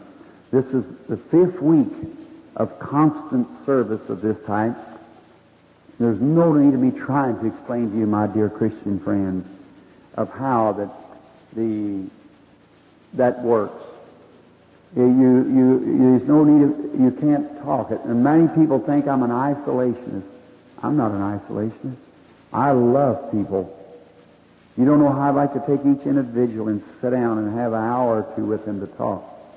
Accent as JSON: {"language": "English", "country": "United States", "said": "Farthest away from God that I know of is the United States. I say that with respect as an American."}